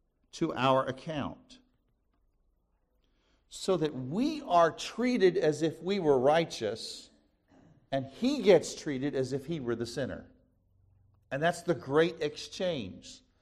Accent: Kansas City, Missouri, United States; When I was growing up in Kansas City, Missouri, there was a lake just outside the city and kind of a steep cliff.

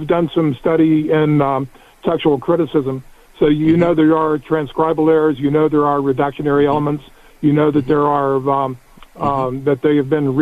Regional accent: Deep South, United States; I was born and raised in the Deep South.

